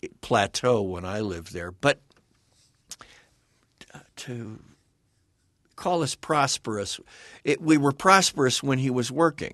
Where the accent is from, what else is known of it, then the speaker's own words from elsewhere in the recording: Malibu, California, United States; I grew up in Malibu, but Malibu wasn't Malibu. And when I grew up there, it was, a beach town.